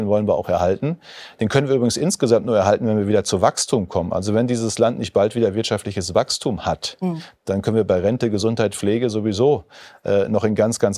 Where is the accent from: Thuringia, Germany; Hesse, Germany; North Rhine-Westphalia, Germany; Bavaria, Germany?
North Rhine-Westphalia, Germany; für die Leute in meinem Heimatdorf im westlichen Münsterland